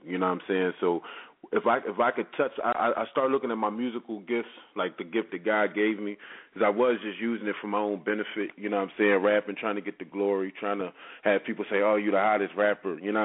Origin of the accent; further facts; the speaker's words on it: Detroit, Michigan, United States; also born or lived in San Diego; I come from California. I was born in San Diego, and that was the nicer part of it. But my grandpa died, and that's what caused us to move to Detroit, and I actually seen the other side.